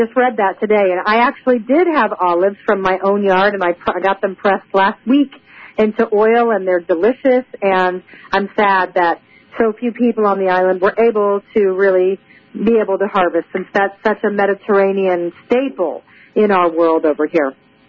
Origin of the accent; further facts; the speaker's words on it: United States; now in Malta; So the old school fall that I grew up with in America does not exist here.